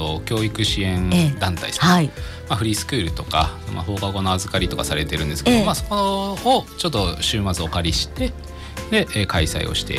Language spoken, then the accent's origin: Japanese; Higashihiroshima, Hiroshima, Japan; 東広島から来た私にはありまして